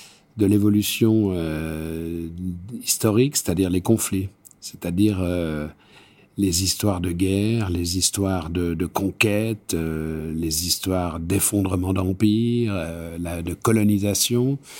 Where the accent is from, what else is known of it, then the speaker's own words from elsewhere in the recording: Geneva, Switzerland; born there; Moi, je suis né à Genève